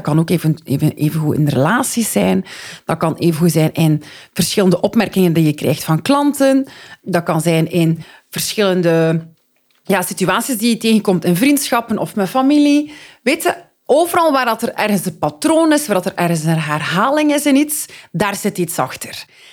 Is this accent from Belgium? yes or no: yes; Flanders, Belgium; En als Vlamingen worden we geleerd van door te zetten en niet op te geven